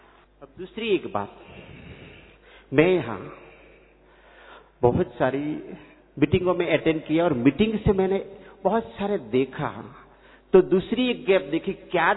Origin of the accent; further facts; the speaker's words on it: Gujarat, India; मैं गुजरात से हूँ